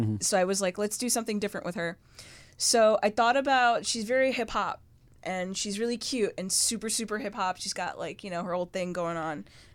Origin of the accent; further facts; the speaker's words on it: Brooklyn, New York, United States; And I naturally have that accent because I'm from the area. Because for background, I was raised in Brooklyn, but my dad's actually from the Bronx.